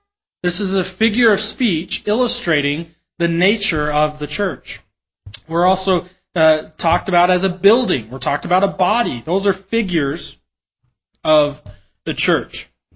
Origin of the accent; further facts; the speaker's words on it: Utah, United States; now in Denver, United States; the same God that I worshiped growing up in Utah, the same God we worship here in Denver, Colorado.